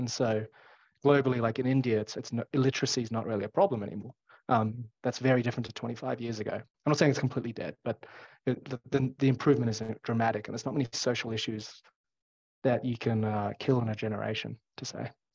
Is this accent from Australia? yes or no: yes; Australia; So while I'm Australian and I care about Australia